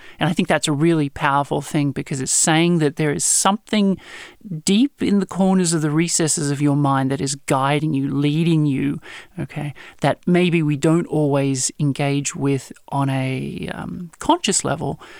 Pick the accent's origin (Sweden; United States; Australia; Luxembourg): Australia; So I'm from Australia. I grew up on a farm. And for the first 12, 15 years of my life, I went to school, I came home to the farm and chased cattle all day.